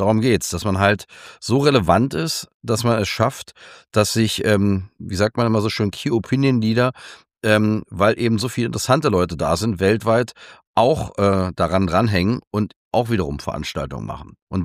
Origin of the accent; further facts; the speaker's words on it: Berlin, Germany; fällt mir sicherlich einfacher, den Kontakt zu finden als Berliner.